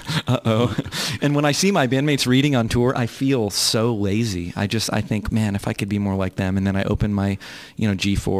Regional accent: Gainesville, Florida, United States; also born or lived in Jacksonville; now in San Francisco, United States; Yeah, I grew up in Gainesville and in Jacksonville

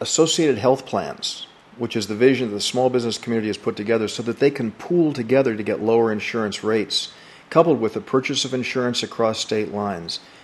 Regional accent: United States; Absolutely, because I'm an American before I'm a Republican.

